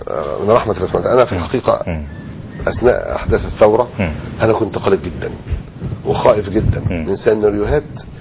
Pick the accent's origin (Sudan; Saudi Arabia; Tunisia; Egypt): Egypt; Alexandria, Alexandria Governorate; قيادات كتيرة جدا عندنا في الإسكندرية وفي غيرها